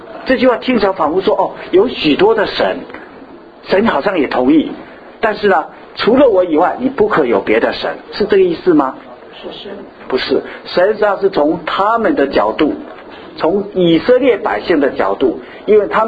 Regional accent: China; 在我们中国人历史也很多神，对不对？

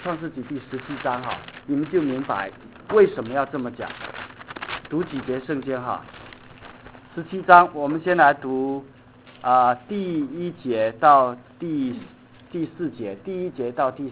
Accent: China; 这边有没有跟我们中国人有点像？

